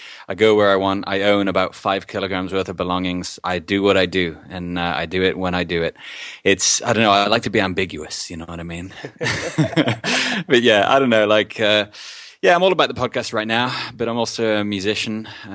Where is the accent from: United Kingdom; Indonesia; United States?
United Kingdom; England; I'm actually English as well, so I'm sorry to disappoint.